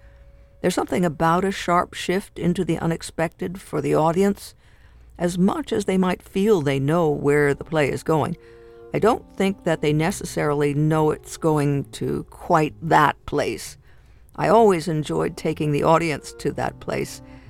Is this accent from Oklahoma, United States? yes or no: yes; Oklahoma, United States; I'm born and raised in Oklahoma, and I carry it with me wherever I go, but I'm careful not to identify the state in this play.